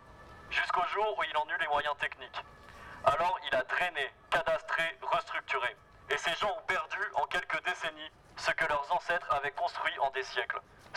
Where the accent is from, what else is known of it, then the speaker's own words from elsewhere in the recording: Nouvelle-Aquitaine, France; nous on vient de la campagne des Deux-Sèvres